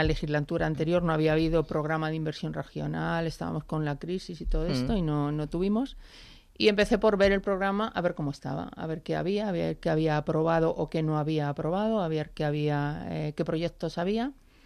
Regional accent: Chapinería, Community of Madrid, Spain; also born or lived in Alcorcón; Yo soy de Chapinería.

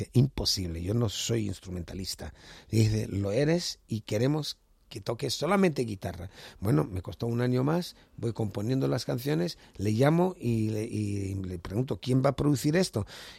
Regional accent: Israel; porque yo soy israelí, a mí me da igual.

